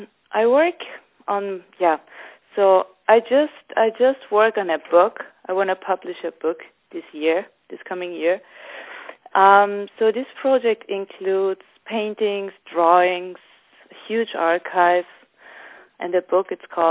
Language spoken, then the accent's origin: English; Vienna, Austria; English is a second language; moved away; also born or lived in Tehran, Iran; I'm half Iranian, half Austrian. My family and I immigrated 1979 from Tehran to Vienna. It's my hometown. I was 7 years old, and my life was influenced two totally different mentalities and two different family stories.